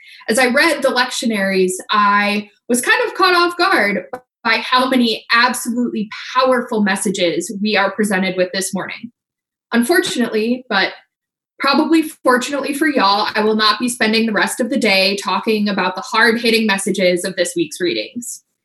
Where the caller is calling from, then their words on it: Sioux Falls, South Dakota, United States; I'm joining you from Sioux Falls, South Dakota.